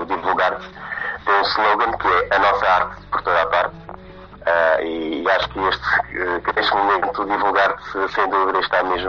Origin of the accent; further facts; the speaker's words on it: Portugal; eu próprio comecei por ser também lusófono, sendo português